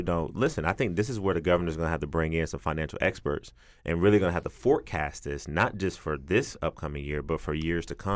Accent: Athens, Georgia, United States; You know, I'm from Athens, so I get a pass sometimes.

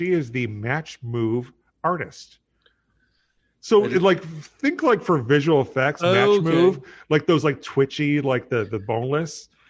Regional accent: Midwest, United States; accent: Midwestern American; In our delightful Midwestern American nasal accents.

